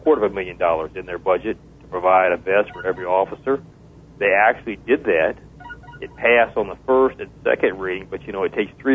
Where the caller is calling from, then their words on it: Columbia, South Carolina, United States; I'm in Columbia, South Carolina today.